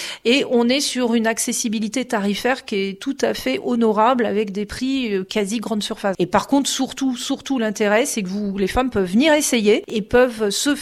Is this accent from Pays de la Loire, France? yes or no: yes; Poncé-sur-le-Loir, Pays de la Loire, France; Mais effectivement, Tours, ça fait loin. On est déjà de Poncé-sur-le-Loire, on est quand même à une bonne heure, on va dire